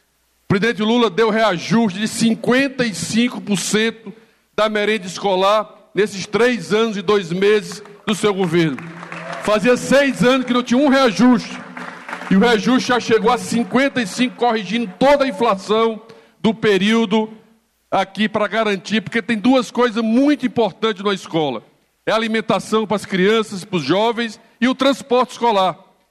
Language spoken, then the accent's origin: Portuguese; Northeast Region, Brazil; Eu sou do Nordeste brasileiro